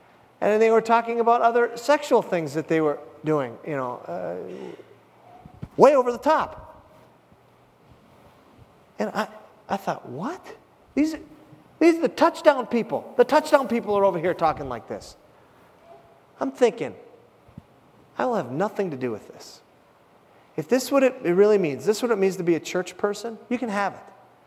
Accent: Hibbing, Minnesota, United States; One was to escape a relationship that I was in my hometown of Hibbing, Minnesota.

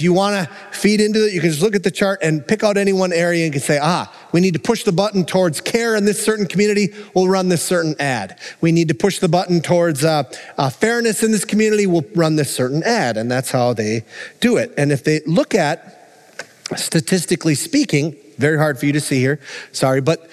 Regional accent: Minnesota, United States; I'm from the Iron Range. It's a mining area.

